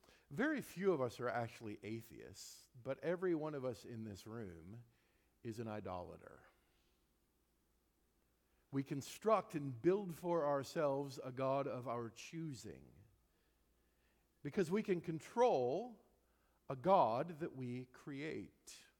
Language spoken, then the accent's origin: English; Nebraska, United States; I grew up in Nebraska. I grew up where the wind hurts your face on a regular basis in January.